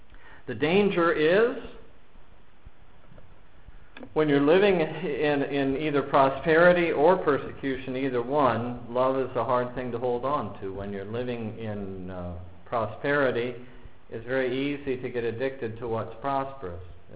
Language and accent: English; Erie, Pennsylvania, United States; I remember growing up in Erie. Erie's a Roman Catholic city with lots of cathedrals.